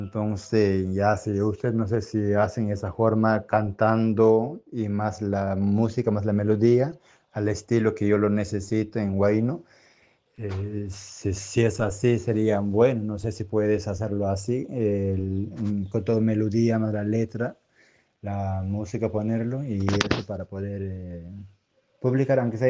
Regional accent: Sierra, Peru; yo soy parte de Sierra del Perú, entonces ese estilo me

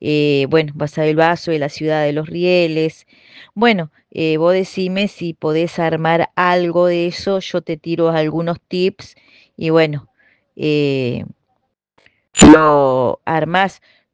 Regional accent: Entre Ríos, Argentina; de Entre Ríos.

